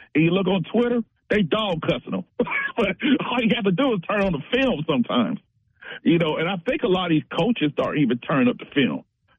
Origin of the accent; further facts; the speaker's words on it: the South, United States; I'm from the South, but anyway